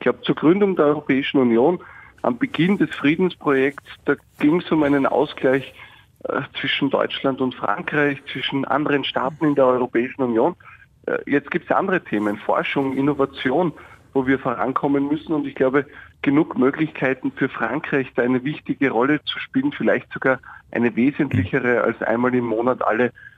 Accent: Austria; was ich persönlich als Österreicher sehr hoffe

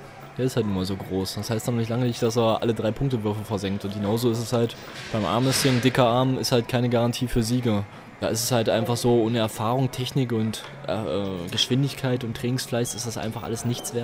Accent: Hallensleben, Saxony-Anhalt, Germany; Die hat damals in einer Aral-Tankstelle bei uns in Sachsen-Anhalt, in der Stadt, wo ich zur Schule ging, Hallensleben, einen Flyer gefunden

